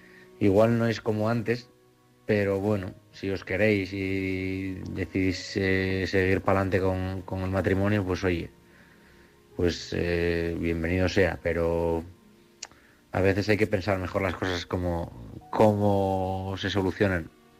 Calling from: Oviedo, Asturias, Spain; de Oviedo.

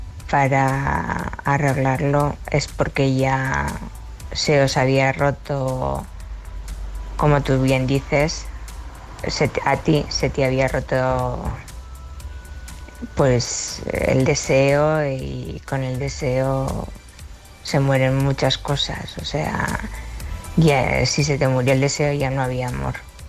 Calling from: Zaragoza, Aragon, Spain; soy de Zaragoza

